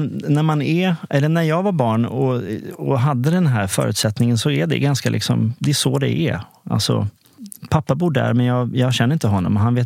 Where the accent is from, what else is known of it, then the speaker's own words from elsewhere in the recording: Lund, Skåne, Sweden; born there; Nej, men jag är född, jag är skåning från början.